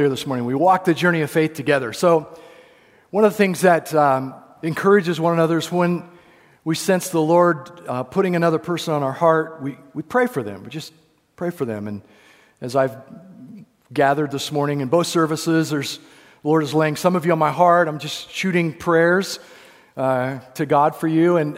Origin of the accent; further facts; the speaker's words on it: Kansas, United States; also born or lived in Missouri; You know, hey, I was born in Missouri, raised in Kansas. This is culture for me.